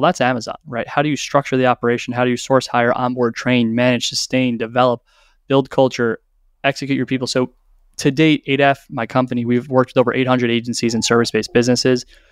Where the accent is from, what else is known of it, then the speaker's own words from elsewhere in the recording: Long Island, New York, United States; From Long Island.